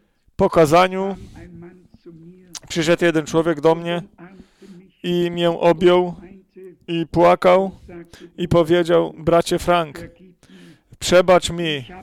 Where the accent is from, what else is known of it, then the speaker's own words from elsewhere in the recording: Germany; Ja co ja mogę za to, jako że zostałem urodzony jako Niemiec?